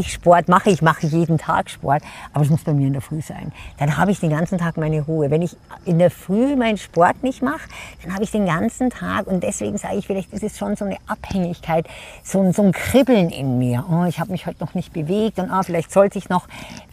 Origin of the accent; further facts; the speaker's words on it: Garmisch-Partenkirchen, Bavaria, Germany; Und das habe ich hier in Garmisch und es wird immer meine Heimat bleiben.